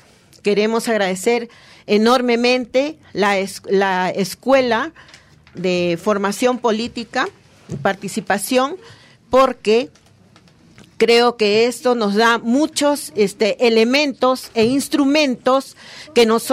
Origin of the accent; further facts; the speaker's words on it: Peru; en el Perú nos juntamos los programas sociales